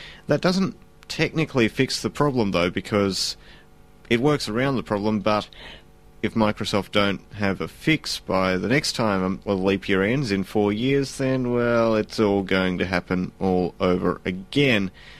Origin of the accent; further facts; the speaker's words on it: Russia; English is a second language; also born or lived in England; now in Australia; I am from the Russia, as you would be do of know, and it is much cold, and I am do like cold weather, but have been do of trying for hot weather in Australia since fly to hear of from England after from Russia.